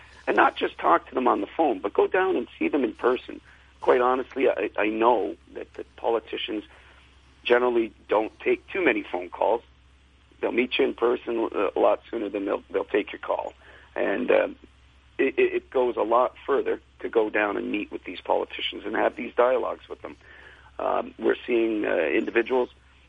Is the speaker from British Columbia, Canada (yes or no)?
no; Hamilton, Ontario, Canada; I'm actually originally from Hamilton, started in Hamilton.